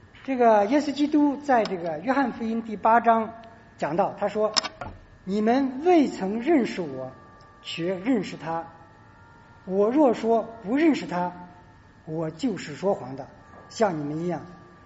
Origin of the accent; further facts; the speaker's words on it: China; 我们从国内来的，我们都知道，实际上国内很大的差别